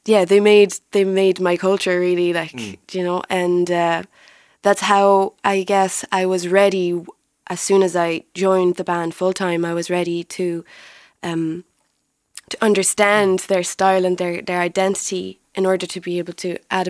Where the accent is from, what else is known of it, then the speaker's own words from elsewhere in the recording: Tunisia; moved away as an adult; Yes, absolutely. I grew up in Tunisia. I was born there and I left when I was 18. So this is definitely a big part of my heritage.